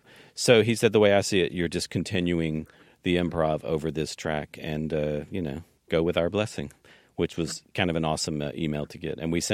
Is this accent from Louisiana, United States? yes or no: yes; Baton Rouge, Louisiana, United States; I mean, Wayne and I grew up in Baton Rouge, Louisiana.